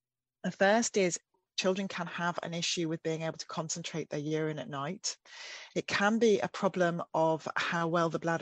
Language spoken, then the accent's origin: English; United Kingdom; But the trouble with being British is there are certain topics of conversation that we don't discuss